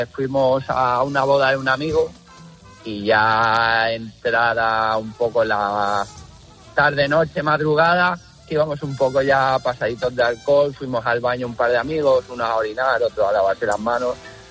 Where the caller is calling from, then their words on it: Porto Cristo, Balearic Islands, Spain; llamo de Mallorca, desde Puerto Cristo, el pueblo donde vive Rafa Nadal.